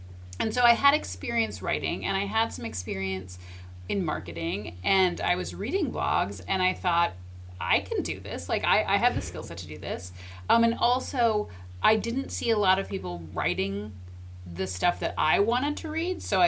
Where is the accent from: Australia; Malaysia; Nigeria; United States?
United States; Aiken; now in Minneapolis, United States; I think partially because I grew up in a tiny resort town. I'm from Aiken